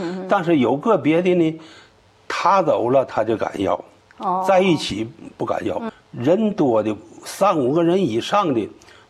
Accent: China; 我说都是从中国来的，咱们都是中国人，挺有缘分的

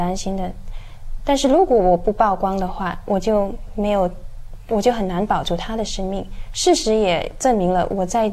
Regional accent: Malaysia; 我是马来西亚人

